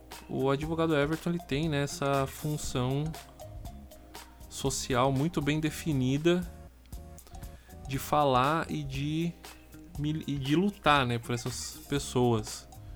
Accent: São Paulo, Brazil; eu sou um paulista, nascido e criado aqui em São Paulo

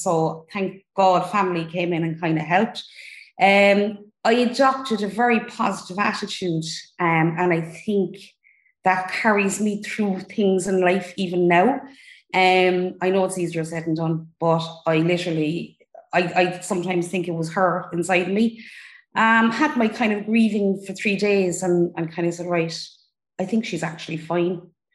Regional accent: Cork, Munster, Ireland; So basically, I'm 48. I'm from Cork. I married with two children, 17 and 15.

